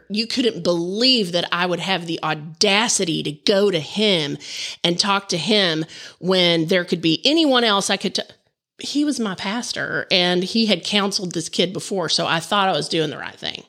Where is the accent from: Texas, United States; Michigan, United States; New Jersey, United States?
Texas, United States; we're from Texas. It wasn't uncommon to see the rifle in the back of a pickup.